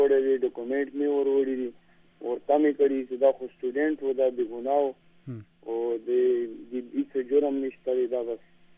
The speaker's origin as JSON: {"language": "Pashto", "region": "Khyber Pakhtunkhwa", "country": "Pakistan", "said": "زه د ورګزو ایجنسی سره تعلق ساتم."}